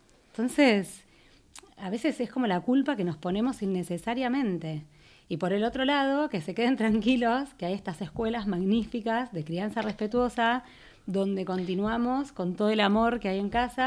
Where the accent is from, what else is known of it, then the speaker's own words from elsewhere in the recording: Argentina; Bueno, lo digo porque soy argentina igual, pero...